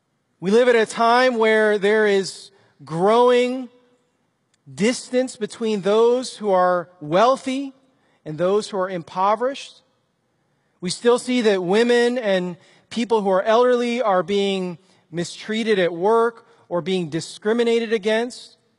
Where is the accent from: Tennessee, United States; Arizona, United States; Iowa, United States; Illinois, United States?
Illinois, United States; Chicago; I was like from Chicago. I grew up on the streets and was just roving around the streets, getting into trouble.